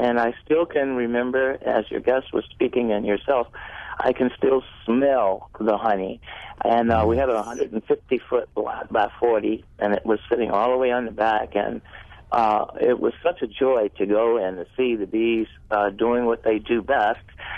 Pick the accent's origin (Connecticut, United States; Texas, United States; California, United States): Texas, United States; Beaumont; I grew up in Beaumont, Texas, which is on the southeast coast of Texas. And back in the early 60s, I was born in 53, and I convinced my father to get me a beehive. And I'm African-American